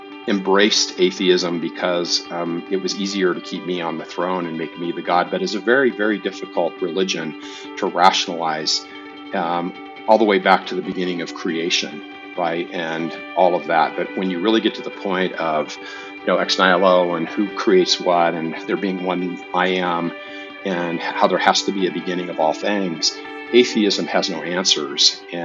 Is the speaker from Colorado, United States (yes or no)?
yes; Akron, Colorado, United States; born there; Well, I'm the fourth generation Coloradoan, kind of a small town country boy. I was born out in Akron, Colorado, which is on the prairie of northeastern Colorado.